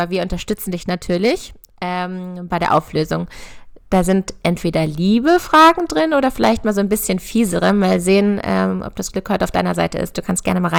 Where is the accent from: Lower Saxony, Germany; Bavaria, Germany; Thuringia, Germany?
Lower Saxony, Germany; Ich komme ja auch aus der Nähe von Hannover, bei Dittacke.